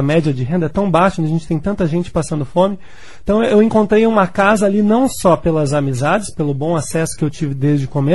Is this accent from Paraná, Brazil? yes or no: yes; Cascavel, Paraná, Brazil; crescendo aqui em Cascavel, até os 20 anos eu morei aqui